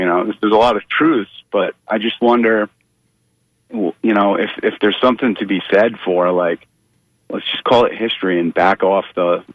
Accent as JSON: {"language": "English", "region": "Rhode Island", "country": "United States", "tie": "born or raised there", "said": "In Rhode Island."}